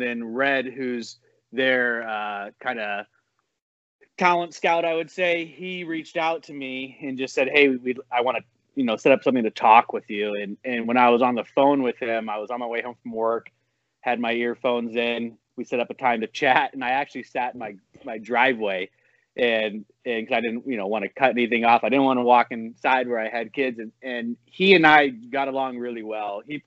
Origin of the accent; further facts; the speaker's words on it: San Diego, California, United States; also born or lived in Spokane, Washington; I grew up mostly in San Diego. I was born in Spokane area. We moved down there as a family, like when I wasn't 10 yet, so probably 7 or 8.